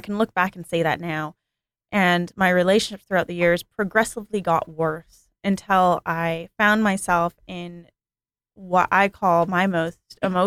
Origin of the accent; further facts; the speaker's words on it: Vancouver, British Columbia, Canada; In my hometown of Vancouver, Canada